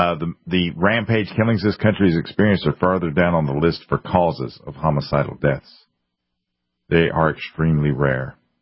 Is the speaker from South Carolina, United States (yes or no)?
yes; South Carolina, United States; When I grew up in South Carolina, it was sort of rural back then, I guess. I spent a lot of time out in the rural areas.